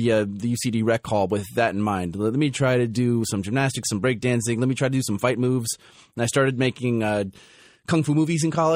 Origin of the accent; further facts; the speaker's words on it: Los Angeles, California, United States; which started last year in my hometown of Los Angeles.